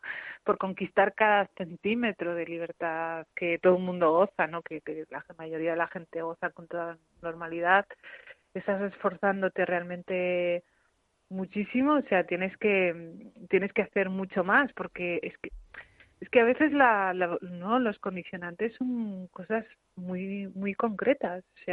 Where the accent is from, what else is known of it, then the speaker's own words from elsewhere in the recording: Rif, Morocco; nosotros venimos de una zona de Marruecos que es el Rif, uh-huh, donde se habla una lengua que es el amazic, en su variante rifeña, que es una lengua de transmisión oral.